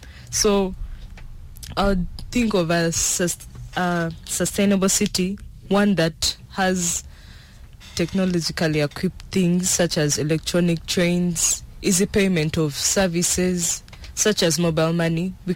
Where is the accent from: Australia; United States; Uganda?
Uganda; now in South Sudan; I grew up in Uganda. I was born in Uganda.